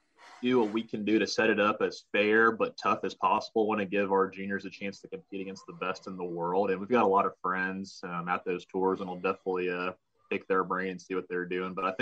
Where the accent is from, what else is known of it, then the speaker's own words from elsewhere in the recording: Columbus, Ohio, United States; Oh, originally from Columbus, Ohio.